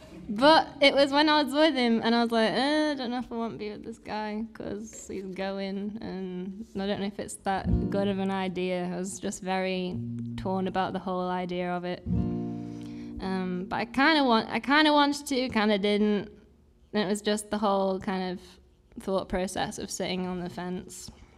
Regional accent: England, United Kingdom; moved away; growing up in England, I'm really into, like, my British rock and roll indie bands.

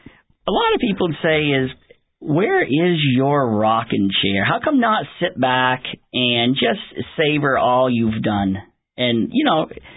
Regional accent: Newport, Vermont, United States; now in Derby, United States; I was born and raised in Newport, and I live in Derby now.

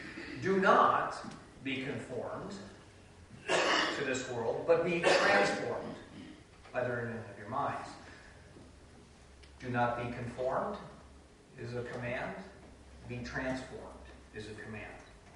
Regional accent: Midwest, United States; we're from the Midwest, and you come out here

